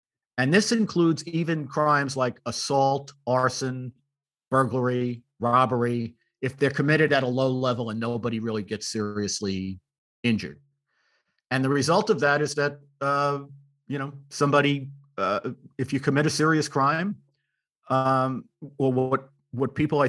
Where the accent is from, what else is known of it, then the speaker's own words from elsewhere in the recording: New York City, New York, United States; when I grew up in the Bronx in the 60s and 70s, it was a commonplace that you would have somewhere between 1,500 and 2,000 murders every year.